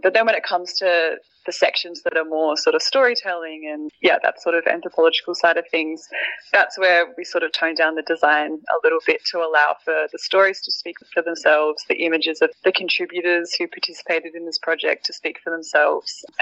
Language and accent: English; Adelaide, South Australia, Australia; I grew up in Adelaide, and it's even less Indonesian food in Adelaide.